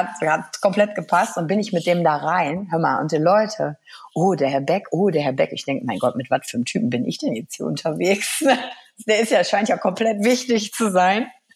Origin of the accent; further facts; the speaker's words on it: Wuppertal, North Rhine-Westphalia, Germany; Und dann kommen wir aus Wuppertal